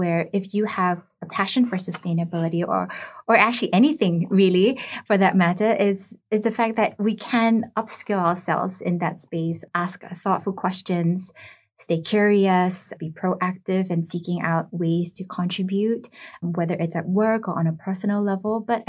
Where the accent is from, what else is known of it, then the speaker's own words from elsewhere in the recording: Singapore; Stephanie, as a Singaporean, it always feels so nice when people talk about how beautiful our country is